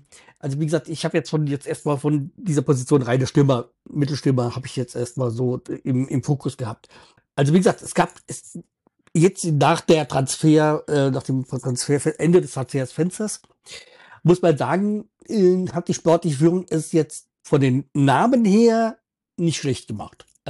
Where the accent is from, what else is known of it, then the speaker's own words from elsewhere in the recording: Hanau, Hesse, Germany; komme ich aus Hanau, das ist bei Frankfurt am Main und die Geburtsstadt auch von Rudi Völler.